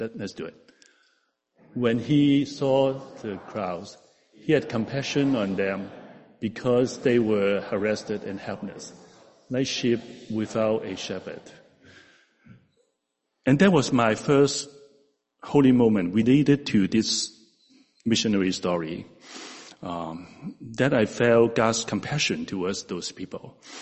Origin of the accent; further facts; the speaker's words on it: Hong Kong; moved away as an adult; now in Morris County, United States; I grew up in Hong Kong. I came here to study in New York City for college. Worked all my adult life in Metro New York as an actuary. I currently live, again, in Morris County